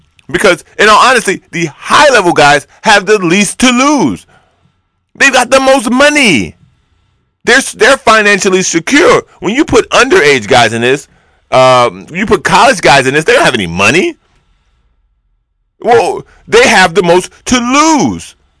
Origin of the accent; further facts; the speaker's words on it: United States; Because I'm an American. And that's what this country's all about.